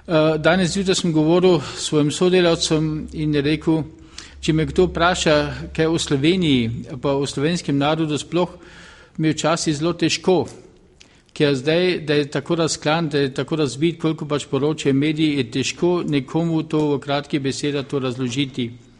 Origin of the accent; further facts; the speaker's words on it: Carinthia, Austria; now in Slovenia; prihajam iz Karantanije, izpod zvona Gosposvetskega